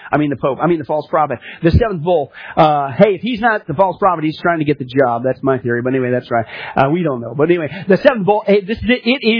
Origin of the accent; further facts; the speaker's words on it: Kansas, United States; also born or lived in Nebraska; I grew up in Kansas and Nebraska, Tornado Alley.